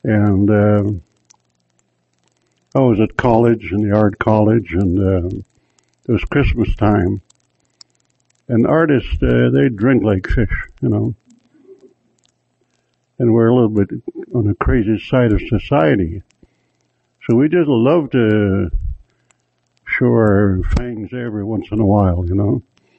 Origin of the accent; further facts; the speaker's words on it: Cold Lake, Alberta, Canada; I'm from Cold Lake, Alberta. I'm a Dene Songkhina. That's what I am, tribally.